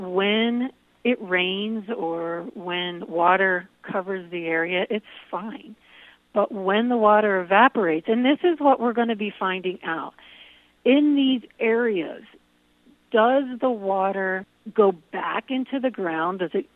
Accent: Philadelphia, Pennsylvania, United States; moved away; I grew up in Philadelphia, so that was, you know, having all the nightlife in the city and the traffic. Moving to Great Falls was a big change.

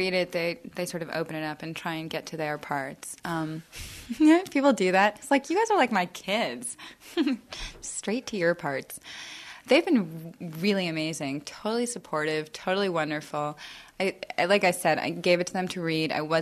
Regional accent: New York, United States

